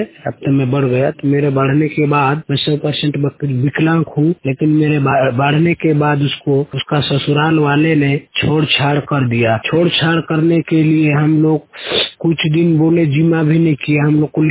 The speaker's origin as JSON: {"language": "Hindi", "town": "Rampur", "region": "Chhattisgarh", "country": "India", "said": "ग्राम रामपुर, मेरा जिला जसपुर है, तहसील मेरा बगीचा पोस्ट ऑफिस।"}